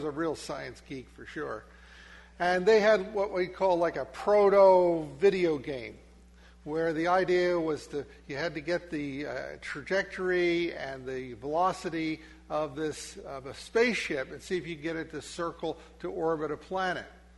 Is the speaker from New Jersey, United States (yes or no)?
yes; New Jersey, United States; I grew up in Camden County, New Jersey, just on the other side of Philadelphia over there.